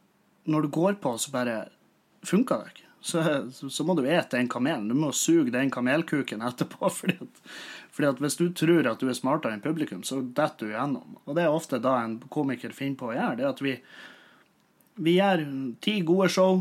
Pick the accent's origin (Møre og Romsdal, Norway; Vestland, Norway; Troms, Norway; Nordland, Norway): Nordland, Norway; Meløy; jeg har drevet meg ut med lokalt materiale i Meløy, der jeg kommer fra.